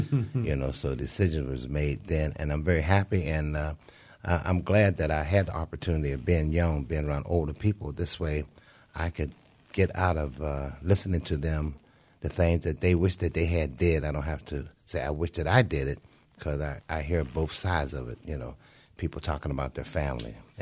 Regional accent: Pittsburgh, Pennsylvania, United States; Well, it shaped my life because I was supported by so many people by the neighborhood.

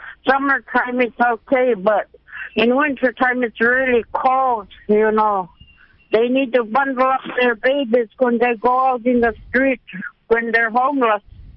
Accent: Eek, Alaska, United States; I was talking to my hometown councils in my village. At hometown in my village is at Eek.

